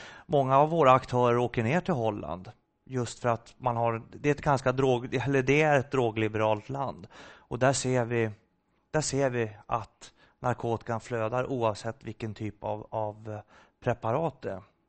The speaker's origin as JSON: {"language": "Swedish", "country": "Sweden", "said": "som svensk narkotikapolis, att komma dit och titta så är det en katastrof."}